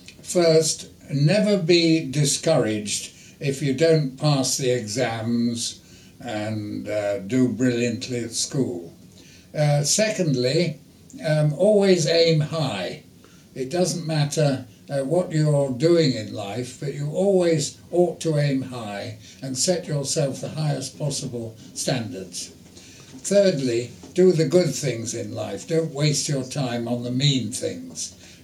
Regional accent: England, United Kingdom; as an Englishman.

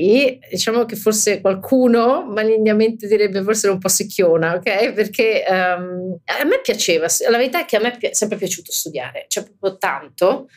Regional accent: Rome, Lazio, Italy; Sono cresciuta a Roma e sono stata a Roma fino all'università, quindi direi tanto, visti i canoni di oggi.

